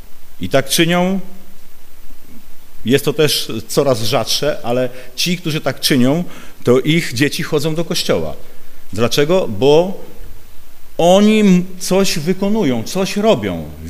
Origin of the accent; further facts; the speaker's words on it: eastern Poland, Poland; Ja jestem ze wschodu Polski